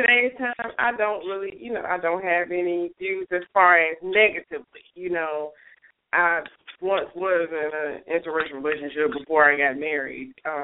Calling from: Georgia, United States; Hey, Dee Dee. … calling from Georgia.

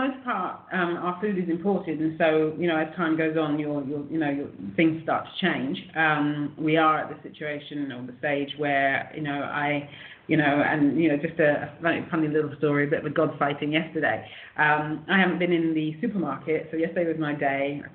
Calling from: Barbados; So I'm calling from Barbados, island in the Eastern Caribbean

